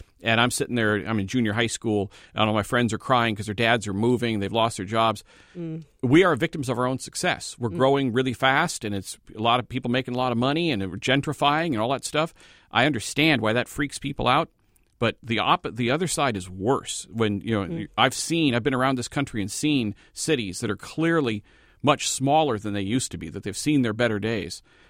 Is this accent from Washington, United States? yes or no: yes; Seattle, Washington, United States; I was born in Providence Hospital in Seattle in 1962. I've lived in the King and Pierce County suburbs my whole life. I've worked in downtown Seattle.